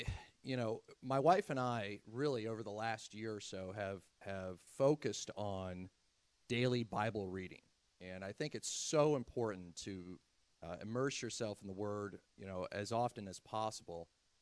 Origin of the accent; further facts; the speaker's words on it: Michigan, United States; I'm originally from Michigan.